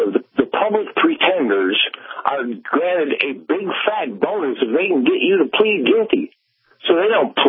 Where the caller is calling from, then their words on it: Michigan, United States; Just north of the 45th parallel, over by Lake Huron.